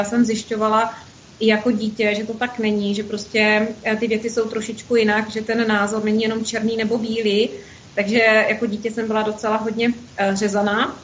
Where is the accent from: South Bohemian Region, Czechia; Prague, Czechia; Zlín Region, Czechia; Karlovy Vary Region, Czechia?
Zlín Region, Czechia; Přílepy; born there; Tak já jsem se narodila v okrese Kroměříž. Byla to takové malé městečko, říká se tomu město Přílepy, je to blízkosti Holešova.